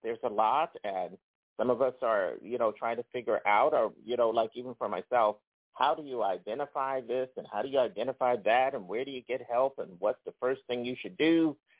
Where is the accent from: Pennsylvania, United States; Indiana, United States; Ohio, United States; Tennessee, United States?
Pennsylvania, United States; Philadelphia; born there; now in New York, United States; I mean, I was born in Philadelphia, but I'm an honorary real New Yorker. Well, I guess I'm a real New Yorker at this point. After 20 years, you're a New Yorker, right?